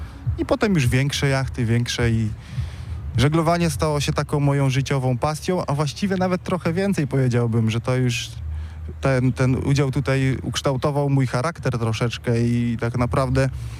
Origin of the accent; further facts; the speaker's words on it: Krynica Morska, Pomeranian Voivodeship, Poland; Tak, jestem, pochodzę z Krynicy Morskiej.